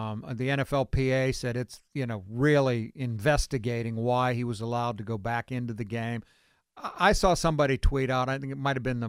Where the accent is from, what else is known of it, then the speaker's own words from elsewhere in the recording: Beaver Falls, Pennsylvania, United States; you know, I'm from Beaver Falls too, so it means more to me than most people.